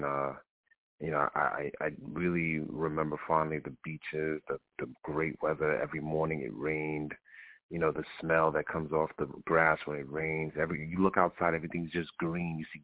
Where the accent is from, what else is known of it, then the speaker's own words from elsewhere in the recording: Brooklyn, New York, United States; also born or lived in Grenada; Then I came to America. We were raised in Brooklyn. And it's difficult when you have like a Caribbean upbringing